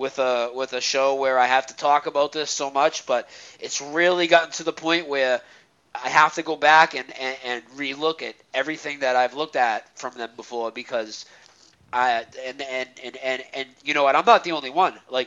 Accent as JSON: {"language": "English", "town": "Lowell", "region": "Massachusetts", "country": "United States", "lives_now": "Lowell, United States", "said": "That's where I live. Lowell, Massachusetts. Okay? I'm 35 years old. … I was born in October 1977, and I'm from Lowell, Massachusetts."}